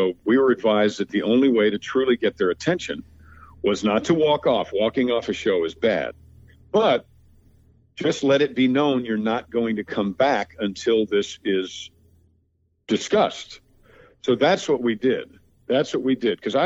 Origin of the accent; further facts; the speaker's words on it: Mount Kisco, New York, United States; Where I grew up in New York is Mount Kisco, New York. It's a very rural part of Westchester County, New York.